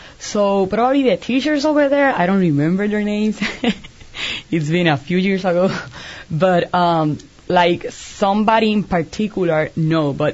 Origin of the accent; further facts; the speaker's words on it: Puerto Rico; I'm originally from Puerto Rico.